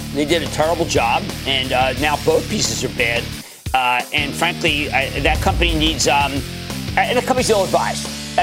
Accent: New Jersey, United States; Let's go to John in New Jersey, my home state.

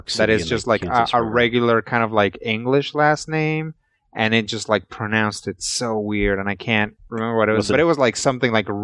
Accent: Minnesota, United States; born there; I was born in Minnesota.

